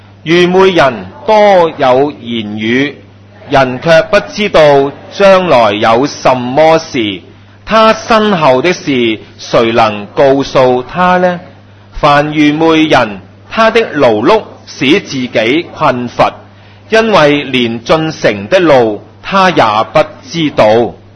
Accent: China; 我哋中國人有啲說話都幾有意思㗎

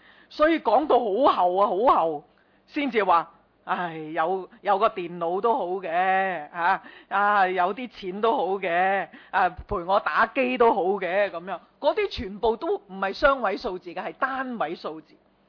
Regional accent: Hong Kong; 呢我哋香港人咧唔着重生命，甚至唔着重自己嘅健康

